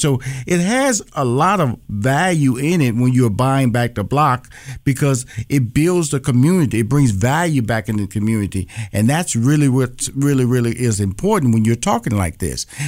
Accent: Houston, Texas, United States; I know I'm from Fifth Ward, and some HBCU graduates went into Fifth Ward, Texas, Houston, Texas. That's where Fifth Ward is located

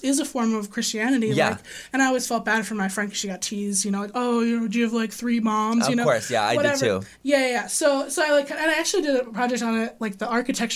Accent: Illinois, United States; I grew up in Illinois, but they moved back to Arizona, so they're Arizona Mormons.

